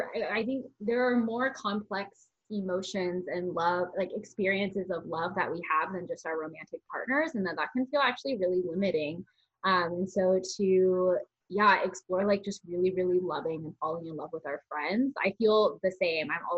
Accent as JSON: {"language": "English", "town": "Palo Alto", "region": "California", "country": "United States", "tie": "born or raised there", "said": "So I identify as Asian American, specifically Taiwanese American, and I grew up in Palo Alto, which is a very white, very affluent city."}